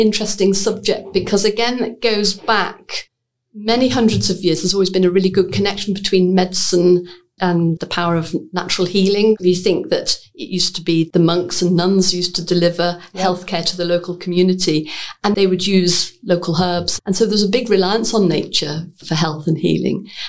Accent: Birkenhead, North West England, United Kingdom; I come from Birkenhead, and Birkenhead Park was the first public park built in the UK.

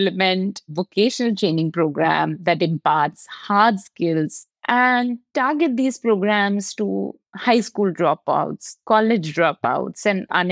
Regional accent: India; I remember growing up in India

